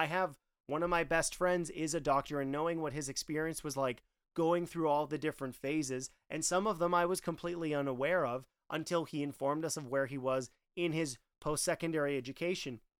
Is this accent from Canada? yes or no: yes; Canada; being a Canadian, watching something taking place in the United States